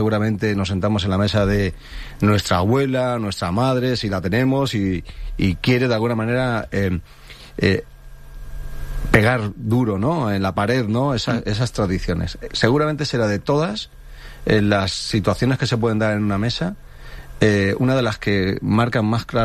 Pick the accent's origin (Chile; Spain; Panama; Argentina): Spain; Dénia, Valencian Community; Yo soy de Denia.